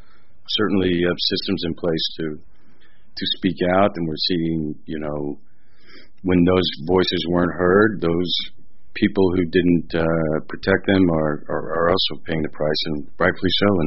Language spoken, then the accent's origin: English; the Ozarks, United States; I'm a guy from the Ozarks, and that's the way we handle things.